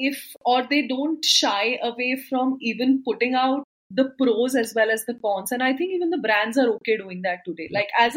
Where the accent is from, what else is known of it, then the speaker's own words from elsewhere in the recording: Delhi, India; accent: Punjabi; I'm from Delhi and I'm a Punjabi, and if you have a certain Punjabi slang to the way you talk English